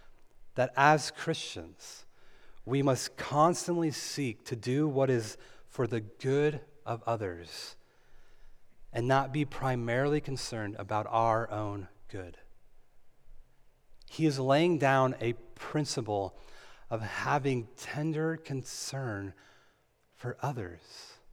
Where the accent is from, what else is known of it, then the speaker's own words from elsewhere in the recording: California, United States; because I'm from California. I learned to preach without shoes on, okay?